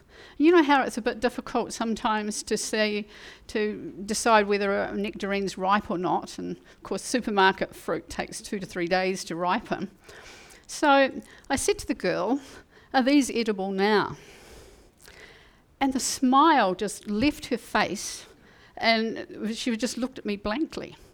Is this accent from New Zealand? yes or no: yes; New Zealand; accent: Kiwi; now in Virginia, United States; I'm in a little town in Virginia. They can't understand me because of my Kiwi accent. My Kiwi accent.